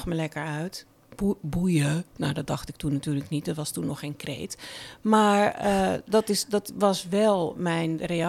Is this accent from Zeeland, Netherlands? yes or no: no; Amsterdam, North Holland, Netherlands; Maar ja, ik ben een Amsterdammer.